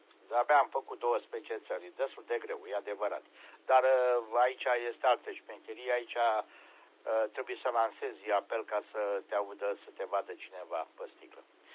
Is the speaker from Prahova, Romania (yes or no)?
yes; Ploiești, Prahova, Romania; de la Ploiești cu finalul la fel ca al tău